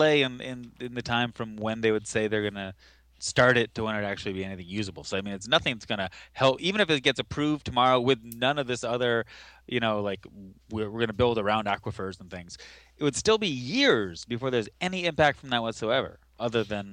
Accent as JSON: {"language": "English", "region": "Massachusetts", "country": "United States", "tie": "born or raised there", "moved": "yes", "said": "And since I moved here, my hometown team, the Red Sox, won the World Series twice."}